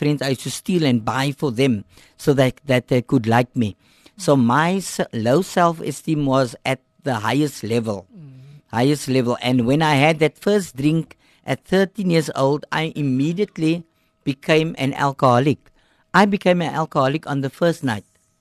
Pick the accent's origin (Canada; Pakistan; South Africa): South Africa; Cape Town, Western Cape; I was born in Hanover Park. They lived in Hanover Park. My mother and myself, we lived in a one-bedroom separate entrance.